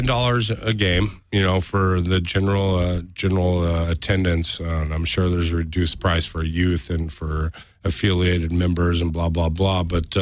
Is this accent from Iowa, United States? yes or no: no; Los Angeles, California, United States; that's one thing I hate about Los Angeles and growing up in California is the infrastructure here has always been set up for cars.